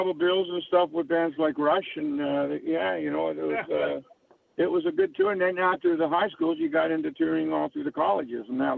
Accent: Mississauga, Ontario, Canada; I grew up in Port Credit, part of Mississauga.

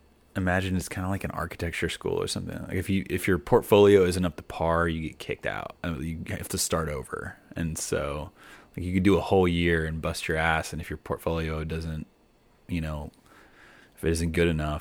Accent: Keller, Texas, United States; Well, you know, I did live, you know, I grew up in Keller, but I kind of claim Denton.

